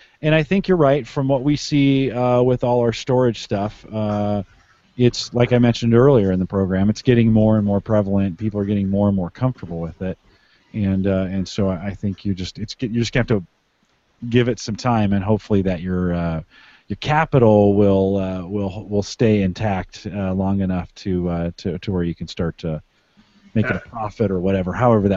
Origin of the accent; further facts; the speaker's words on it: California, United States; moved away as an adult; now in Nebraska, United States; Yeah, well, and I'm a Silicon Valley kid, so I grew up in the Bay Area. That's where I'm from. I moved out to Nebraska, 22 years ago to raise a family.